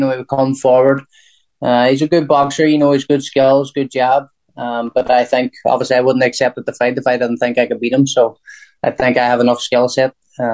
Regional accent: Derry, Northern Ireland, United Kingdom; Well, I come from Derry

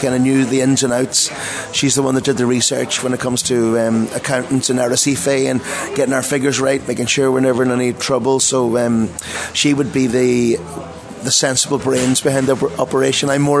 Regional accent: Kilcar, Ulster, Ireland; growing up in Kilcar and that, and, you know, it's a great luxury

